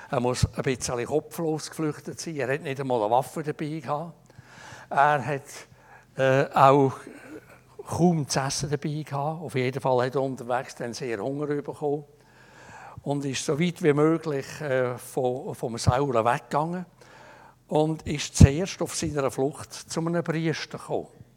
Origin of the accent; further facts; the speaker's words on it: Switzerland; Wir sind es vielleicht manchmal als Schweizer oder als Europäer viel zu wenig bewusst